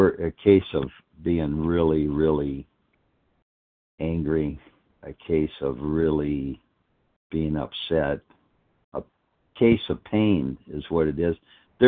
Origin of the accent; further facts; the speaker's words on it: Fort Myers, Florida, United States; now in North Carolina, United States; I'm in North Carolina. I'm from Fort Myers, Florida, and very grateful.